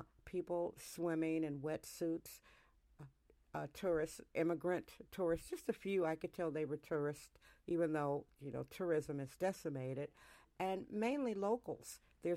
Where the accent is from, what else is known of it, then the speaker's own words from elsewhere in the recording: Wisconsin, United States; I'm corny as they come. I'm from Wisconsin.